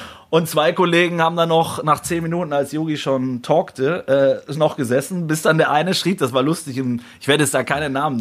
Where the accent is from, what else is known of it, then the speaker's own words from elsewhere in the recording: North Rhine-Westphalia, Germany; Der kommt aus meiner Heimat.